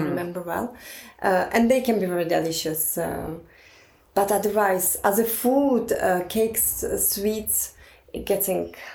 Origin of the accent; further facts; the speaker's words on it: Ostrava, Moravian-Silesian Region, Czechia; English is a second language; Basically, I'm from Ostrava, which is the third biggest city of Czech Republic.